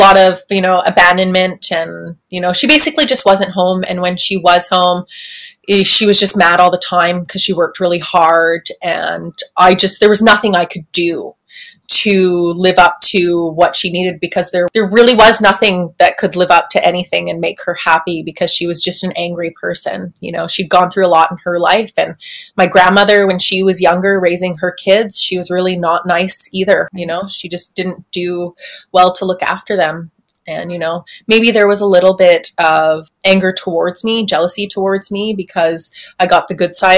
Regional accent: Edmonton, Alberta, Canada; born there; So I was born in Alberta, Northern Alberta, Edmonton.

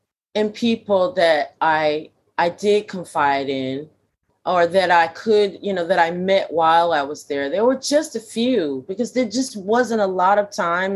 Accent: United States; now in United Kingdom; and I'm coming from the States, and, you know, there's a sense of community or Black community.

